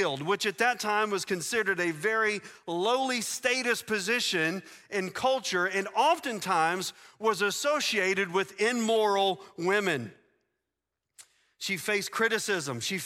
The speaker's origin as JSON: {"language": "English", "region": "the South", "country": "United States", "said": "And we're from the South."}